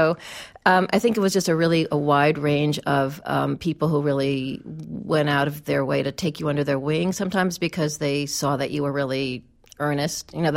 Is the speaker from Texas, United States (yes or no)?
no; Cleveland, Ohio, United States; I grew up in Cleveland